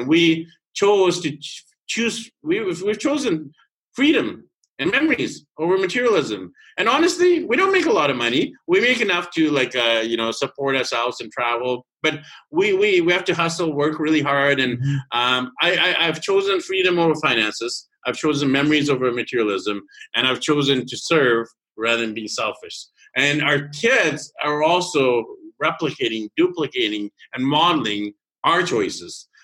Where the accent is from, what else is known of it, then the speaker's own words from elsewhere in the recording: Canada; So I was born and raised in Canada